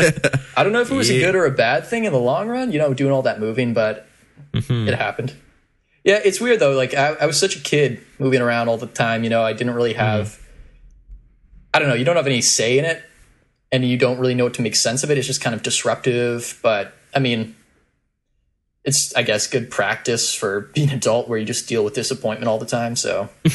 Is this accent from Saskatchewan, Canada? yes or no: yes; Regina, Saskatchewan, Canada; I am from Canada, I would say. specifically, I guess Regina, Saskatchewan.